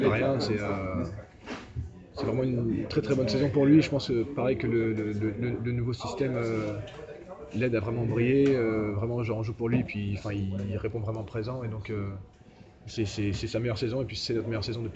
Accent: Charenton, Île-de-France, France; moi, de tous les Français, je suis le seul Parisien, donc je serais vraiment chez moi, quoi. Enfin, je viens de Charenton, j'ai grandi à côté de Bercy. Bercy, c'est chez moi.

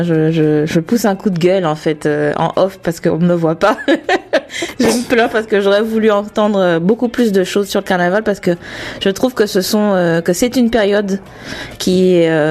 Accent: Martinique; Mais chez nous aussi en Martinique, enfin je dis chez nous parce que je suis de la Martinique

